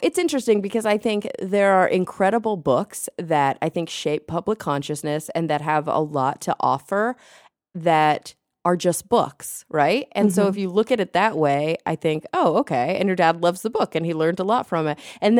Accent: Dallas, Texas, United States; Yeah, it's like I grew up in Dallas

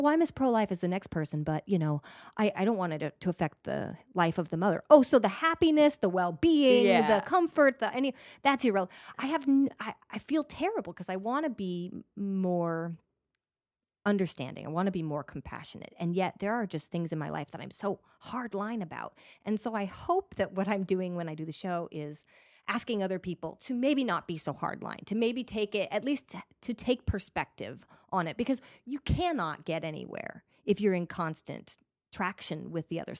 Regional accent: Colorado, United States; No, I grew up in Colorado.

